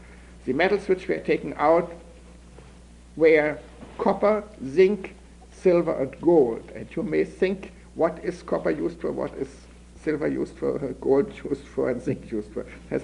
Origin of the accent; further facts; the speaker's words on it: United States; I'm an American, I'm not doing it.